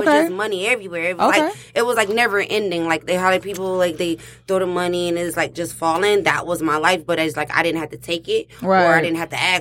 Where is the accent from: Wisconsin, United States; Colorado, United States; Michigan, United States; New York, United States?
Michigan, United States; Detroit; I'm from Detroit. I live downtown. I work downtown. I went to school downtown.